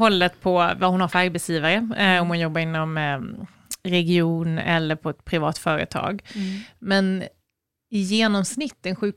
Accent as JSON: {"language": "Swedish", "region": "Småland", "country": "Sweden", "said": "Vi är ju såna smålänningar så vi köper ju i mängder."}